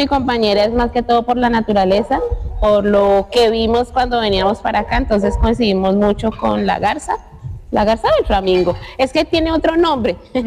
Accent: Bogotá, Colombia; Yo vengo de la ciudad de Bogotá

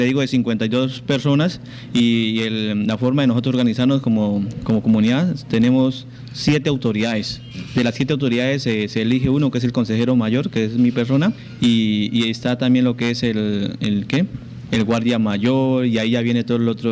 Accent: Colombia; nosotros como colombianos, seamos indígenas o seamos negros o campesinos, como indígenas tenemos un derecho.

